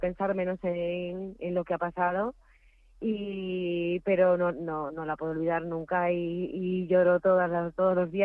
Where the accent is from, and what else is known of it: Seville, Andalusia, Spain; now in Madrid, Spain